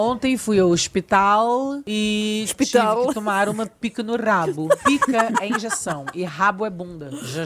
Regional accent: Brazil; Eu sou brasileira, tô pretendendo mudar.

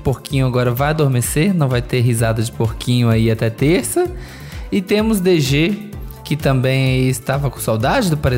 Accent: Minas Gerais, Brazil; eu como mineiro

